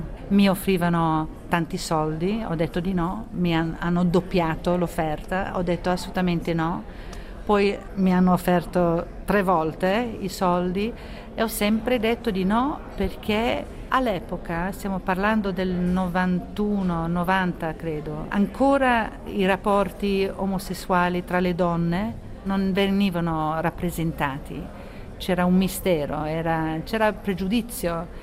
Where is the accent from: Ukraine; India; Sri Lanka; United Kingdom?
United Kingdom; England; also born or lived in Italy; io sono cresciuta in Inghilterra di madre inglese, sono più inglese probabilmente, ma sono nata in Italia con padre italiano. Ho fatto la scuola in Inghilterra